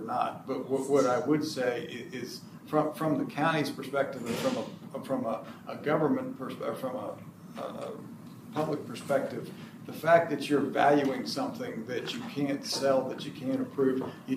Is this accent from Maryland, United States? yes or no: yes; Maryland, United States; now in Virginia, United States; I'm from Maryland, so I'm new to the Virginia world